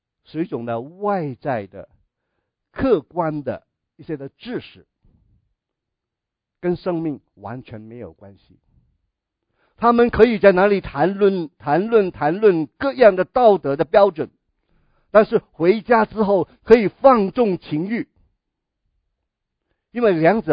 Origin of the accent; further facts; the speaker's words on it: Guangdong, China; 我们广东人那个时代的文化是你吃过饭了没有，这个表示什么？